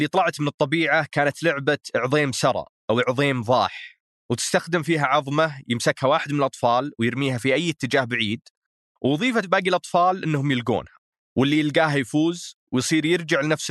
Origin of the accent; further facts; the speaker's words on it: Taif, Makkah Province, Saudi Arabia; طفولتي في الطائف مرتبطة بمباريات الكورة مع عيال الحارة، وملعبنا في البراحة جنب المسجد